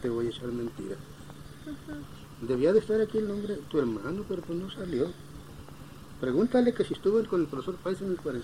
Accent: United States; born there; Yo también nací en Estados Unidos

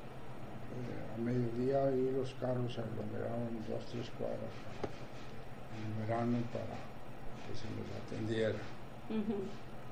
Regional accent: San Pedro, Coahuila, Mexico; Yo soy de San Pedro, en las colonias Coahuila, en mi lugar de origen.

